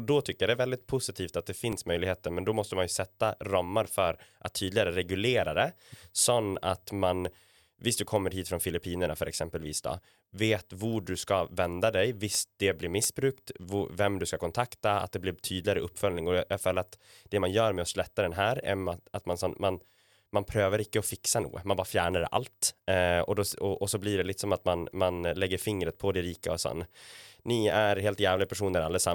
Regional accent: Sweden; Jag är ju svensk själv, men kan ju kommunicera med er här.

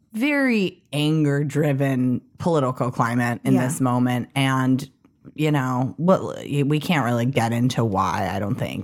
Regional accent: California, United States; now in Indiana, United States; I am from Southern California, but I go to school in Indiana at Purdue.

